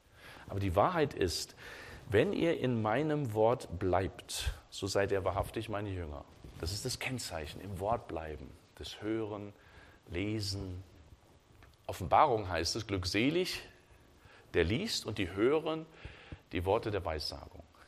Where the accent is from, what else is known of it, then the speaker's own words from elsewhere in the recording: Germany; Ich bin Deutscher, ich bin hier zu Hause